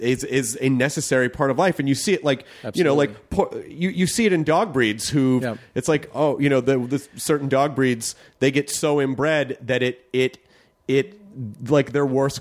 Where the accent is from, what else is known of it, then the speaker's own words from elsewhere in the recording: the South, United States; And you know, like I grew up in the South